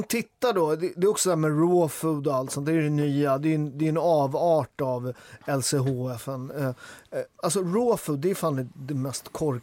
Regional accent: Southern Italy, Italy; Jag kommer från en sån tradition. Jag är från Syditalien. I Italien, vi blir mobbade av norditalienarna som kallar oss manchafogli.

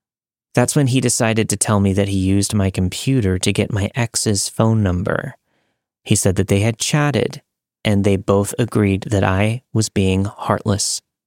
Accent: Victoria, Australia; I'm from Victoria, Australia, but he was working in Victoria. I was 24 at the time

